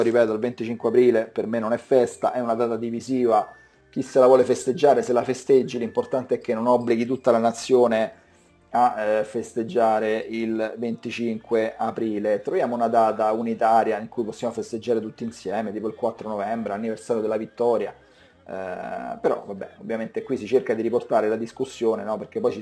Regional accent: Rome, Lazio, Italy; accent: Roman; il mio accento non sia puramente romano, ma vi informo che sono romano da 10 generazioni, quindi se ho delle calate sono esclusivamente in questo senso.

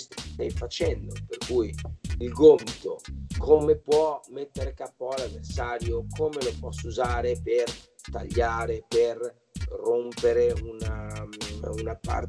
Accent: Bologna, Emilia-Romagna, Italy; born there; ho 43 anni, sono nato in una famiglia X, sono nato a Bologna

